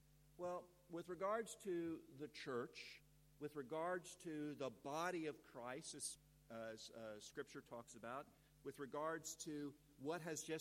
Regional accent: the South, United States; now in Australia; It's still a bit staggering for me as an American coming from the South, from the Bible Belt

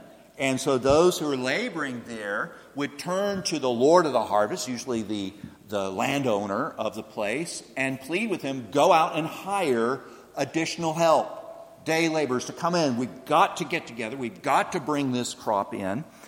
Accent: Paris, Texas, United States; I remember back in my hometown of Paris, Texas, an incident that happened.

